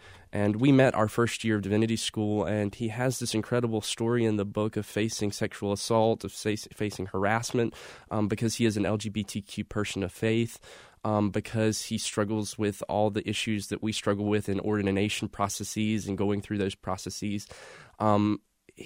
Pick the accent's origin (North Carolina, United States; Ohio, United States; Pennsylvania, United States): North Carolina, United States; Statesville; Well, growing up in Statesville, it's an all-America city. It's one of those places that everyone wants to grow up in. It's just a great town to grow up in North Carolina.